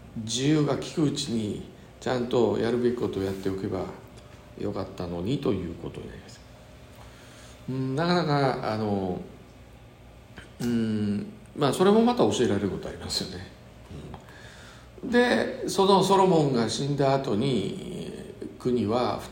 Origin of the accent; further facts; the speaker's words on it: Mito, Ibaraki, Japan; それから私の出身の水戸藩もそれを支持したんですね。